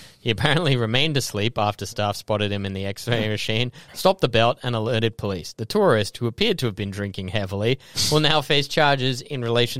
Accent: United Kingdom; I am British

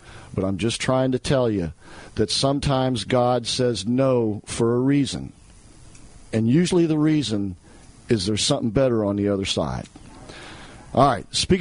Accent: Orlando, Florida, United States; Now, I was from Orlando, which this is pre-Disney. This is what my dad used to call a cow town down here, right?

